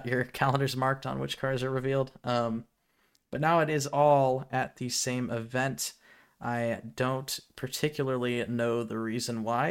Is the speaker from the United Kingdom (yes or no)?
no; Pacific Northwest, United States; I'm from the Pacific Northwest. I just try my best, man.